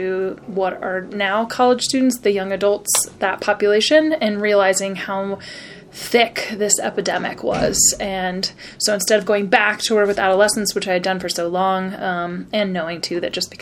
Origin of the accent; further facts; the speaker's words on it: East Coast, United States; now in Colorado, United States; I mean, I grew up on the East Coast, and so that is still instilled, right?